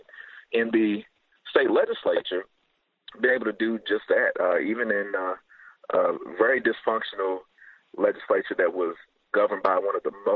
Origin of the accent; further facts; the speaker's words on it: Louisville, Kentucky, United States; my background growing up in Kentucky is really what inspired me to stand up to this incredible challenge now. And, you know, I'm from the west end of Louisville in Kentucky, and Louisville's one of the most segregated cities in the country.